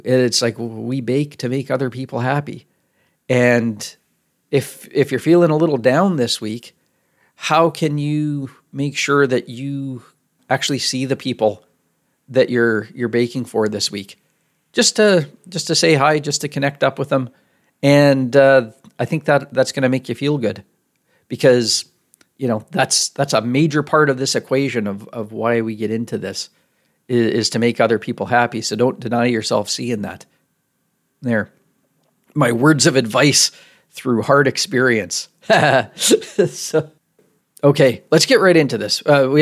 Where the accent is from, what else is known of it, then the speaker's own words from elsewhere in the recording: Saskatchewan, Canada; where I'm from I'm from Saskatchewan, so it's the prairies in Canada.